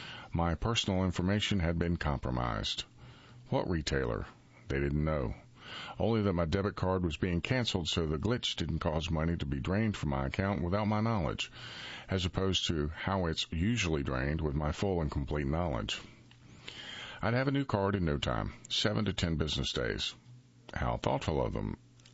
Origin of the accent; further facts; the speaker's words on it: North Carolina, United States; Although I've been away for some time, North Carolina is my home state.